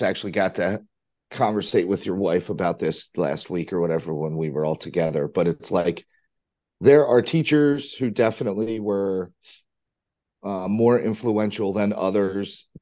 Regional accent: Perry Hall, Maryland, United States; So I grew up like Perry Hall, White Marsh. My great-grandparents' house was in Hamilton.

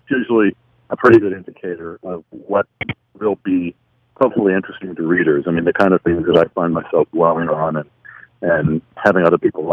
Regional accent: Massachusetts, United States; the Boston Globe, where I grew up in Massachusetts, and been reading Tom Boswell when I got down to D.C.

